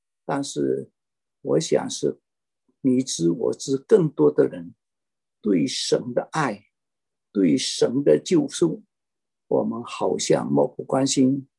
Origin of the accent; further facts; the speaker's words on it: Malaysia; 我是马来西亚人，我近几天看也看见马来西亚的水灾也是破历史性的